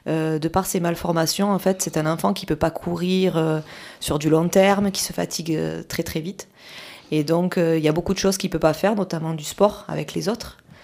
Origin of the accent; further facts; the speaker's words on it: La Réole, Nouvelle-Aquitaine, France; Je suis originaire de La Réole. Et donc j'habite sur La Réole.